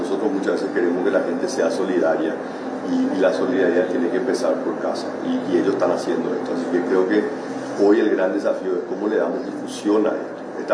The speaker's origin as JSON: {"language": "Spanish", "country": "Paraguay", "said": "sentirnos orgullosos como paraguayos. Nosotros del Ministerio de Salud del Gobierno del Paraguay vamos a estar colaborando en todo lo que podamos."}